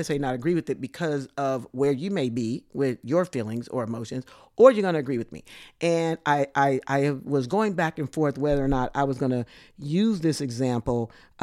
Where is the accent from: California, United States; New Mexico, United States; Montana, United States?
California, United States; back in my home state of California, to, you know, some of the uttermost parts of the world.